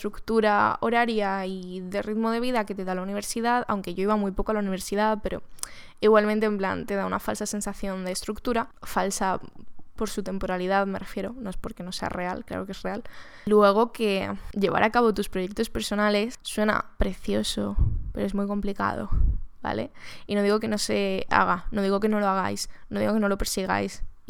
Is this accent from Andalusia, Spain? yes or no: yes; Málaga, Andalusia, Spain; now in Madrid, Spain; yo nunca he pasado un verano en Madrid. Este ha sido mi primer verano en Madrid. Yo soy de Málaga